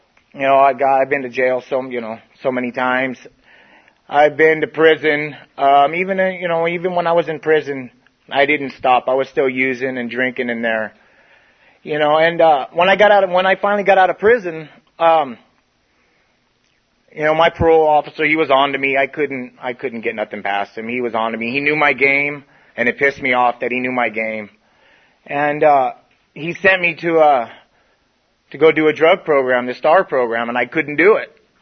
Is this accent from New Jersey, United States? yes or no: no; Blythe, California, United States; I was born and raised in Blythe, California. Yeah, it reads Blith. That's Blith on the map.